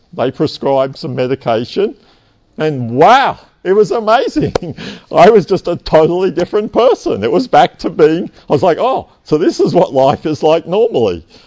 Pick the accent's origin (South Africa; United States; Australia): Australia; Canberra, Australian Capital Territory; I grew up in Canberra. I was an undergraduate at ANU